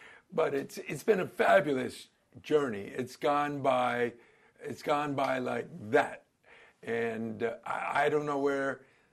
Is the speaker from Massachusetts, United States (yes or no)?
no; Maplewood, New Jersey, United States; No, I'm Maplewood, New Jersey.